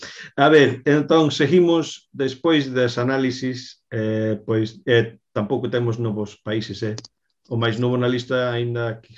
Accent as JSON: {"language": "Galician", "region": "Galicia", "country": "Spain", "said": "así somos nós, non sei se somos os galegos así, pero ti e máis eu somos o mesmo desta maneira"}